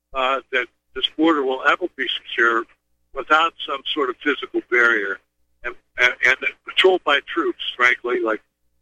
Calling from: Los Angeles, California, United States; I'm calling you from Los Angeles

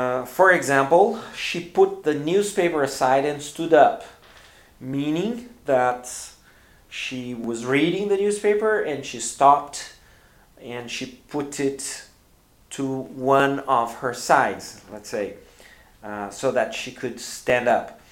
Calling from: Porto Alegre, Rio Grande do Sul, Brazil; English is a second language

